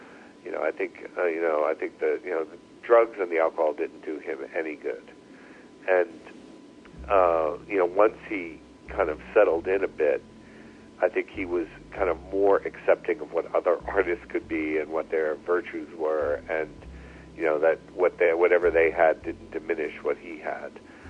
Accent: New York City, New York, United States; I mean, I am a New Yorker. I mean, I grew up here. I'm living here now. I mean, I lived away for 10 years.

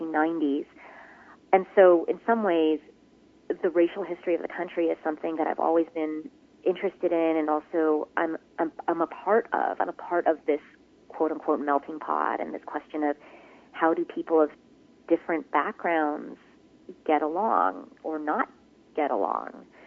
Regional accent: United States; I, as an American, but I also as a Korean American

